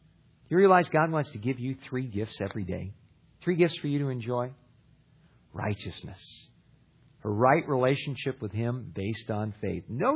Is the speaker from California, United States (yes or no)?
yes; California, United States; where I grew up in Ventura County along the California coast, you'd watch the sun go down over the Channel Islands out over the water.